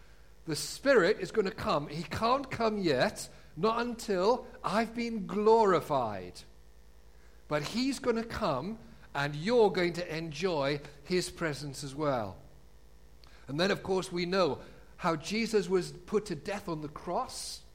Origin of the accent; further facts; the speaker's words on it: North East England, United Kingdom; They were the Geordies from the northeast. I'm a Geordie, I can say that, all right?